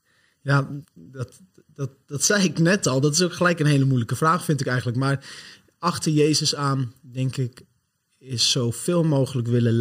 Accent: Noordscheschut, Drenthe, Netherlands; also born or lived in Friesland; Ik kom uit Noordse Schut. Zoals je al zei, geboren op jonge leeftijd in Friesland.

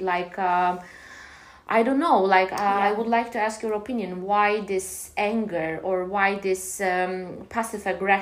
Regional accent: Istanbul, Turkey; Because I'm also coming from Istanbul, and I know that for some provinces, people are thinking, oh no, don't go there, they're gonna scam you.

